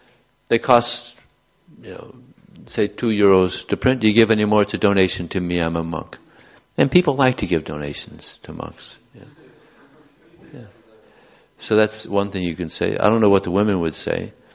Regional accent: California, United States; Or, you know, I tell them, I'm from California, where are you from?

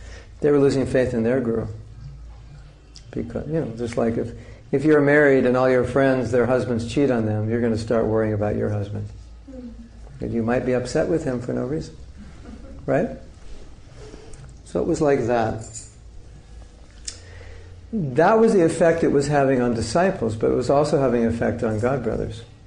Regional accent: United States; as an American, we know as an American

